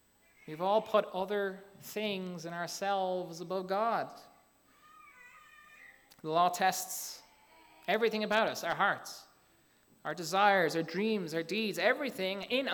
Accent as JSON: {"language": "English", "country": "Ireland", "accent": "Irish brogue", "moved": "as an adult", "lives_now": "United States", "said": "When I moved to America, I'm actually not from here, I'm from Ireland. I don't know if you picked that up in my slight brogue. Hard to know if I've lost it, but hopefully you've kept it. Okay. When I came here about 6 years ago, I came to marry my wife."}